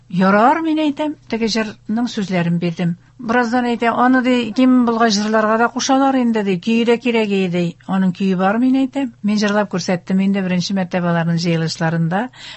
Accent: Rybnaya Sloboda, Tatarstan, Russia; яшим, сөйеп яшим балык бистәсен. Һәм минем бөтен иҗатым, үземнең бөтен тормышым шушы үземнең районыма, туган җиремә

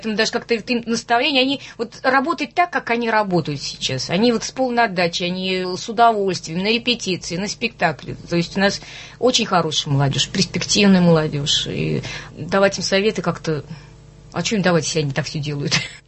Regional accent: Naberezhnye Chelny, Tatarstan, Russia; Ну, лично я из Челнов.

